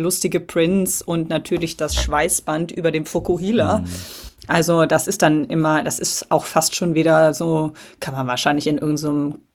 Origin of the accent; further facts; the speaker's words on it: Cologne, North Rhine-Westphalia, Germany; born there; Und da ist man als, wie ich, gebürtiger Kölner halt auch so eine Woche weg.